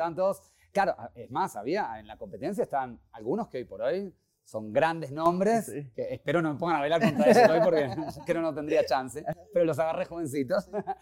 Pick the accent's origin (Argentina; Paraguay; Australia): Argentina; also born or lived in Mexico; now in Spain; soy de Argentina, pero ya hace varios años que soy mitad mexicano, diría, y bueno, ahora vivo en España.